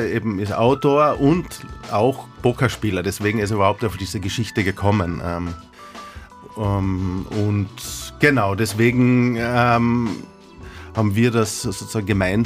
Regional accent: Austria; weil wir als Österreicher es jetzt gewagt haben, da nach Amerika zu gehen und in Las Vegas zu drehen

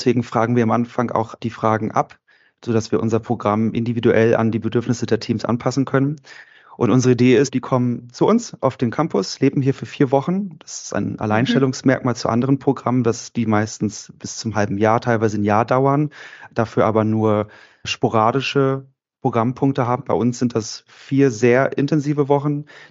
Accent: Wolfenbüttel, Lower Saxony, Germany; also born or lived in Salzgitter; Ich bin selber Wolfenbüttler ursprünglich. Mhm. Also ich bin zwar in Salzgitter geboren, aber in Wolfenbüttel aufgewachsen

